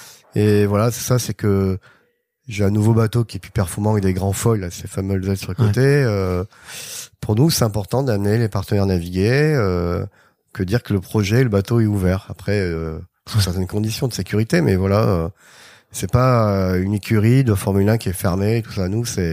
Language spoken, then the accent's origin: French; Arcachon, Nouvelle-Aquitaine, France; also born or lived in Bordeaux; Alors moi, je suis originaire de Bordeaux. J'ai grandi à Arcachon.